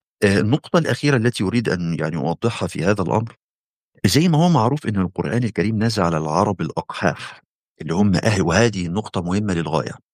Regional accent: Egypt; فمصر مثلا، يعني عندنا في مصر نستخدم عددا من الكلمات

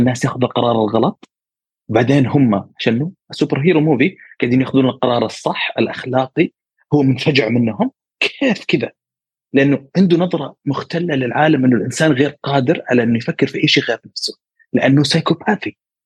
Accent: Syria

